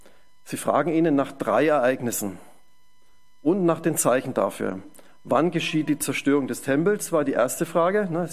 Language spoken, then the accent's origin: German; Bavaria, Germany; Ich komme ja aus dem Fränkischen, aus der Ecke Nürnberg, Erlangen, Fürth.